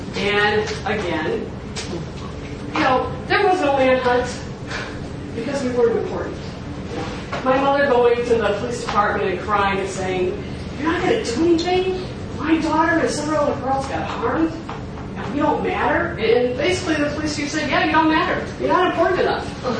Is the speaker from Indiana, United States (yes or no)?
yes; South Bend, Indiana, United States; I grew up Irish Catholic in South Bend, Indiana, working class.